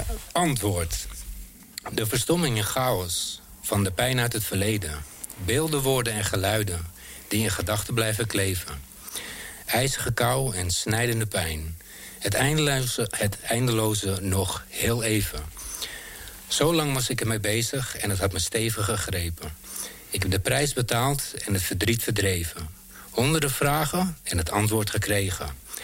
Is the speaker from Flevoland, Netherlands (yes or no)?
yes; Lelystad, Flevoland, Netherlands; Ik ben schrijver en dichter. En ik kom uit Lelystad.